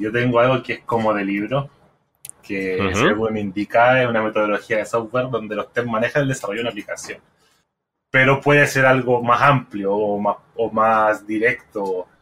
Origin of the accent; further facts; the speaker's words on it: Chile; soy de Chile